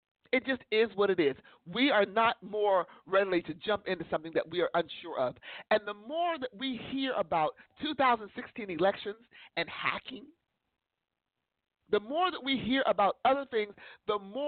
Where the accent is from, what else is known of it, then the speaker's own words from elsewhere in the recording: Ohio, United States; Mahoning County, Boardman, Trumbull County. I'm from Trumbull County.